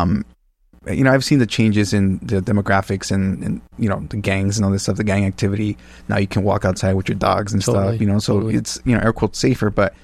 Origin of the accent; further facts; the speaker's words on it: Cudahy, California, United States; I'll be like, yeah, I'm from Cudahy. I'm from Southeast LA.